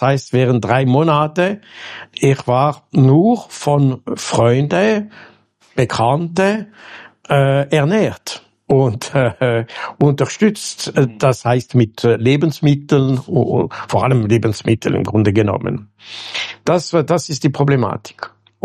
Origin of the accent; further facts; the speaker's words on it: Switzerland; moved away; in meinem Heimatland, das heißt die Schweiz